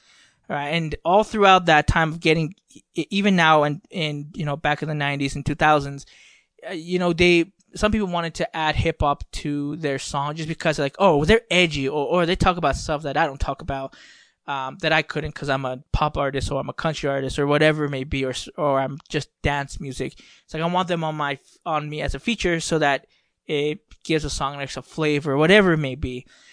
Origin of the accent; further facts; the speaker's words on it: the South, United States; I'm from the South. Like, we should collaborate on something because we're both from the South.